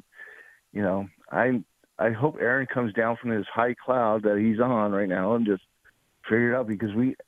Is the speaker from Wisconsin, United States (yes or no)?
yes; Wisconsin, United States; born there; now in San Diego, United States; I was born in Wisconsin. You know, my dad got in the military, you know, he got sent out here.